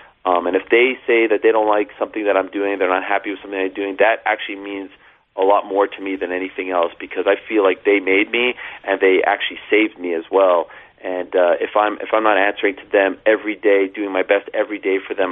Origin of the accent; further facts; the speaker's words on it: Canada; now in United States; And so being Jewish, being Canadian, has been a big part of my identity.